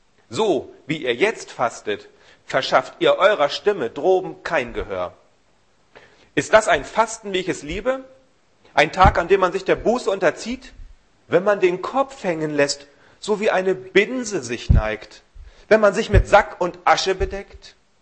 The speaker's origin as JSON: {"language": "German", "region": "Northern Germany", "country": "Germany", "said": "Ich bin selber als echter Norddeutscher kein Karnevalfreund"}